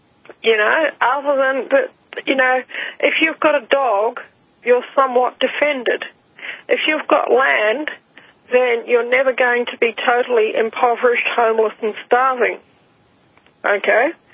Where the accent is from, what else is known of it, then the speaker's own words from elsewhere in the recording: Rotorua, Bay of Plenty, New Zealand; When I was growing up in Rotorua in New Zealand, okay, I grew up among the Maori people